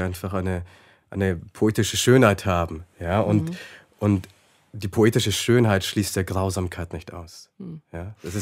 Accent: Bavaria, Germany; Wir sind in Bayern groß geworden, in der Nähe von Bamberg.

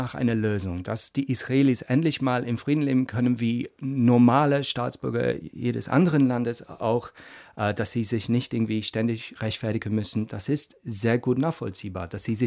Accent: England, United Kingdom; ich bin gebürtiger Engländer

